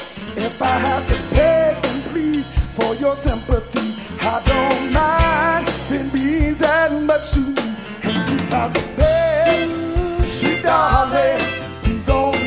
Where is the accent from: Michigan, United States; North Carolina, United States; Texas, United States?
Michigan, United States; Detroit; Growing up in the Motor City, I was often asked, what do you want to be when you grow up?